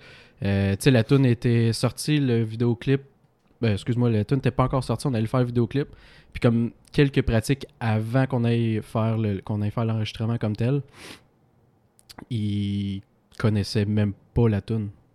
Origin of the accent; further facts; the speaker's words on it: Drummondville, Quebec, Canada; on vient de Drummond qui est une petite ville comme telle, puis il n'y a pas beaucoup de musiciens.